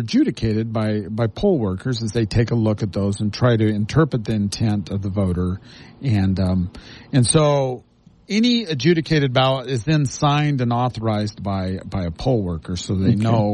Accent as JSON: {"language": "English", "town": "Hurricane", "region": "Utah", "country": "United States", "tie": "born or raised there", "said": "I'm from Laverkan. That's my hometown. Well, I like to joke around. I like to say, you know, I was born in St. George, so that's the city of my birth."}